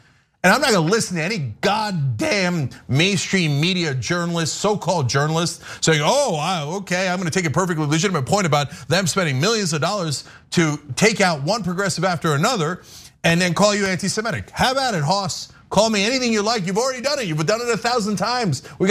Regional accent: United States; By the way, I was vehemently against the American government when Trump was president, and I'm an American, okay?

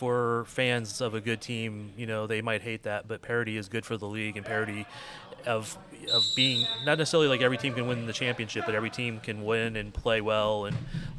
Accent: St. Louis, Missouri, United States; I'm actually originally from St. Louis

